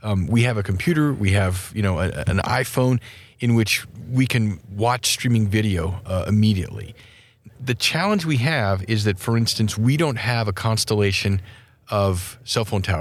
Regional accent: Wyoming, United States; I like my home state of Wyoming

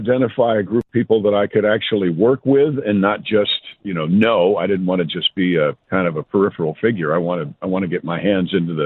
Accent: Mount Kisco, New York, United States; I'm from Mount Kisco. I'm just from across the Tappan Zee.

